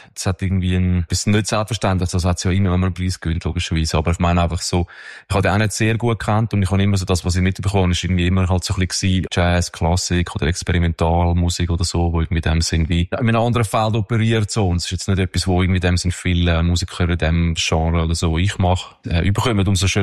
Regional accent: Switzerland; so als Schweizer Künstler.

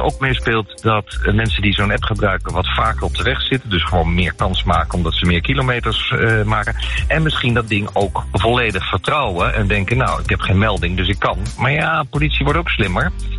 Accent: Delft, South Holland, Netherlands; born there; Mijn geboortestad.

